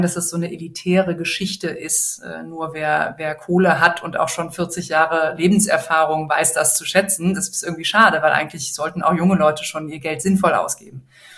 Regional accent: Bonn, North Rhine-Westphalia, Germany; now in Berlin, Germany; wir kommen beide aus Bonn

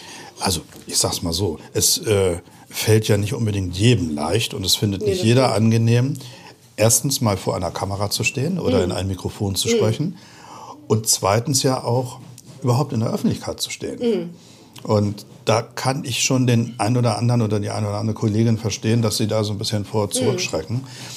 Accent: Eutin, Schleswig-Holstein, Germany; also born or lived in Malente; Also ich komme aus der Rosenstadt Eutin, dem Weimar, genau, dem Weimar des Nordens.

